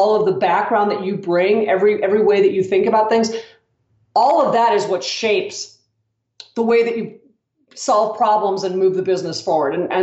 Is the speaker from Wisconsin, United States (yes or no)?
yes; Wisconsin, United States; It's a really weird, dorky thing, but I'm from Wisconsin. And one of the things that's really big in Wisconsin in the summers is water skiing shows.